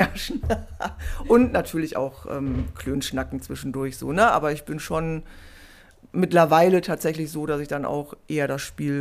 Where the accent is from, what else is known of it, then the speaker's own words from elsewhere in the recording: Essen, North Rhine-Westphalia, Germany; also born or lived in Freiburg / Heidelberg / Bad Oldesloe; now in Hamburg, Germany; Ganz ursprünglich aus Essen. Dann habe ich über Freiburg und Heidelberg den Weg nach hier oben, erst nach Bad Oldesloe und dann nach Hamburg gefunden.